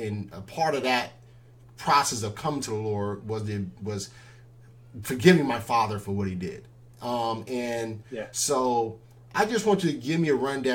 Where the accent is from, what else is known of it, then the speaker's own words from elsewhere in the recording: Los Angeles, California, United States; now in Indio, United States; I'm originally from Los Angeles, so, you know, the beach is probably about 15, 20 minutes away from me living in Los Angeles.